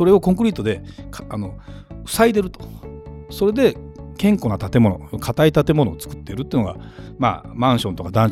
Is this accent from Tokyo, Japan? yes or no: no; Saitama, Japan; 東京に住んでたわけじゃない、埼玉に住んで生まれたので、そういうもうのどかな一戸建てでも